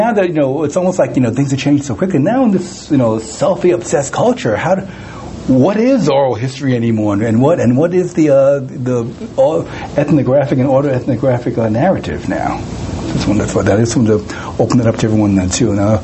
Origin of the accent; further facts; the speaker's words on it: Flushing, New York, United States; I grew up in Flushing, which is, you know, now the second, so much of the signage is in Asian languages. So it was ironic that when I was growing up, we were one of the few Chinese families, few Asian families there.